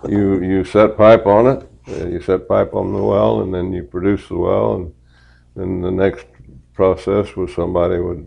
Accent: Oklahoma, United States; also born or lived in Tennessee; he was from Tennessee, and I was born in Tennessee, and he got caught up in the crash of the 1920. And we came out, and he worked in the oil fields, and we would move with him from wherever he worked. So I've lived in a lot of the small towns in Oklahoma.

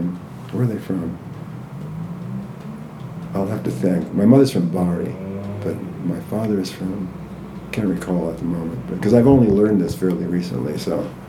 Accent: Santa Clarita, California, United States; And so I grew up primarily in the Santa Clarita Valley, which is about 30 miles northwest of LA.

